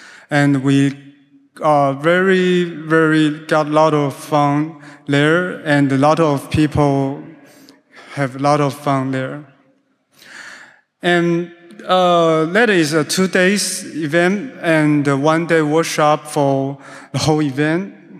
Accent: Taipei, Taiwan; and I come from Taiwan, Taipei.

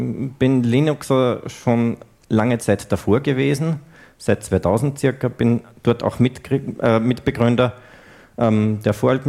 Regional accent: Upper Austria, Austria; ich komme aus Oberösterreich

